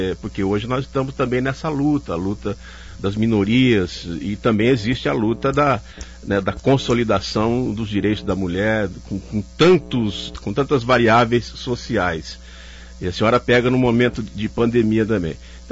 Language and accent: Portuguese; Valinhos, São Paulo, Brazil; Aliás, cresci em Valinhos, ia nos bailes do Rigeza, de carnaval.